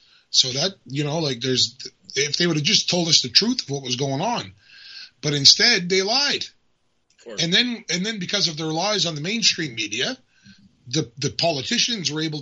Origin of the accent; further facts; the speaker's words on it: Canada; you're so in shock yourself as a Canadian